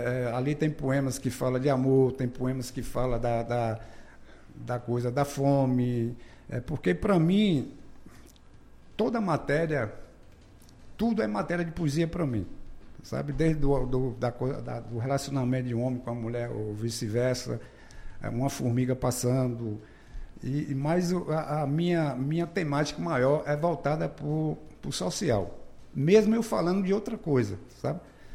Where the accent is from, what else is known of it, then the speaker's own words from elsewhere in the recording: Vitória da Conquista, Bahia, Brazil; todos eles daqui de Conquista, da minha terra onde eu nasci, né?